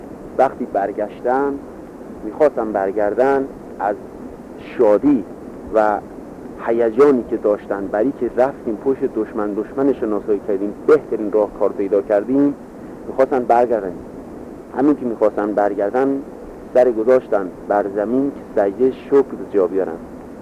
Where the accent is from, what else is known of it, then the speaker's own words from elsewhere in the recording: Sumar, Kermanshah, Iran; اگر از شهر خودمون محسوب کنیم شهر سومار میشه